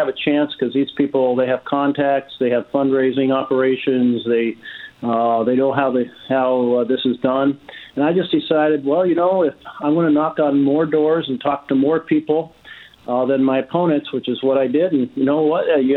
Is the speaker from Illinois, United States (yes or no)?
no; Myrtle Creek, Oregon, United States; also born or lived in Roseburg; I come from Myrtle Creek, so down the road from Roseburg, lived in Roseburg through first grade, so always feel a strong connection to Douglas County.